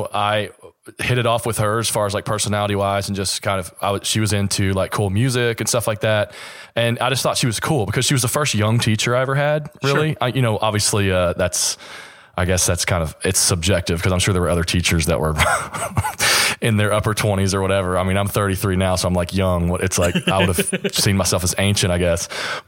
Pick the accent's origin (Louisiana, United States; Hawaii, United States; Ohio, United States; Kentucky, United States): Kentucky, United States; Mount Sterling; So I grew up about 35 miles east of Lexington, Kentucky, in a small town called Mount Sterling.